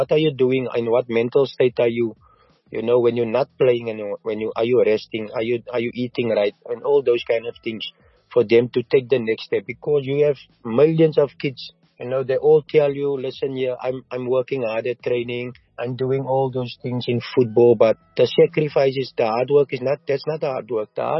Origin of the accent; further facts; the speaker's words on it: South Africa; But for me as a South African, you know, if I look at Benny McCarthy, where he come from and what he went through